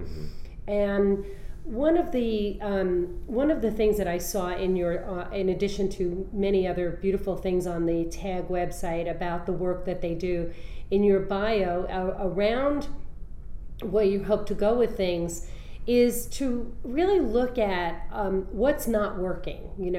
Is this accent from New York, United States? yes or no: yes; New York, United States; You know, I'm a New Yorker and I look at these things.